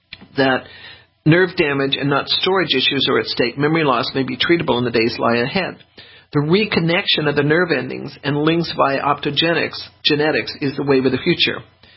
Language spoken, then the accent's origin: English; Denver, Colorado, United States; I grew up in Denver, which essentially has no humidity.